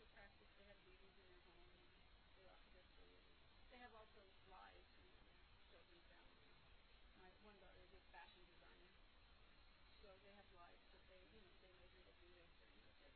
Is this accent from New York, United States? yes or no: yes; New York, United States; I'm from New York, so I have the gift of gab.